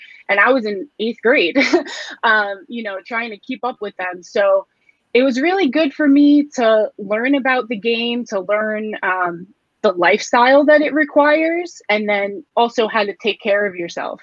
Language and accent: English; New York, United States; Yeah, I mean, I'm from New York, so I'm a Knicks fan through and through.